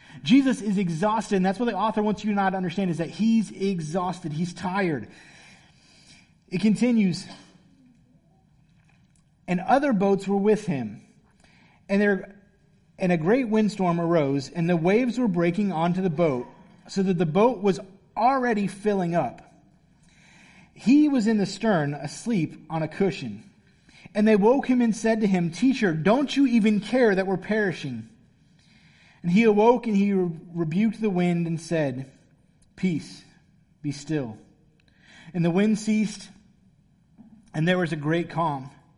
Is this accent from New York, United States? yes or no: no; Florida, United States; I'm from Florida, I guess. Like that's the best I can tell you. That's where I was born. That's where I spent most of my childhood.